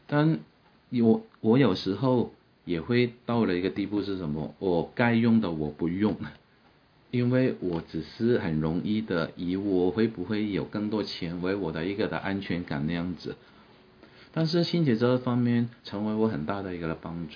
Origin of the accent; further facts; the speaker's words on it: Hong Kong; 因为在我香港长大的过程当中，我们不是富有的人，但是我们也不是缺乏的人